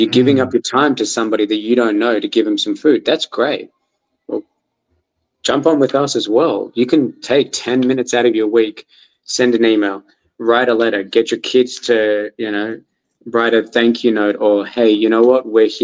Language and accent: English; Australia; moved away; I'm come from a different country. I'm from Australia, right? And our mentality is very different.